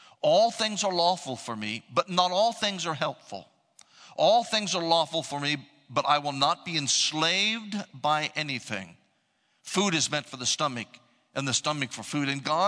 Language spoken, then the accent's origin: English; Midwest, United States; I'm from the Midwest. I'm different from people from North Carolina, if you haven't figured that out yet.